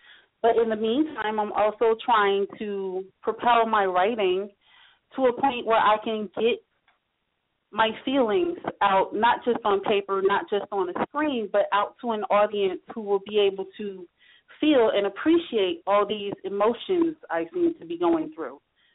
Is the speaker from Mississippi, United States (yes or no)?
yes; Jackson, Mississippi, United States; also born or lived in Detroit / Philadelphia; now in Atlanta, United States; I also represent Detroit. I was born in Detroit. I grew up in Jackson, Mississippi, and I stayed in Philadelphia for 7 years.